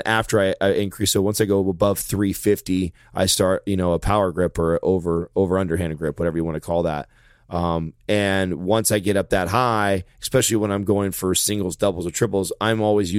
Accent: California, United States; I'm from Tuolumne County up there.

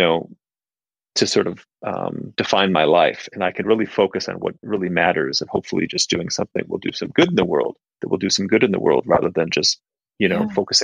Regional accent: Minneapolis, Minnesota, United States; moved away; also born or lived in Nepal; And I came from a background, I grew up in Minneapolis in the Midwest, you know, in the middle class family.

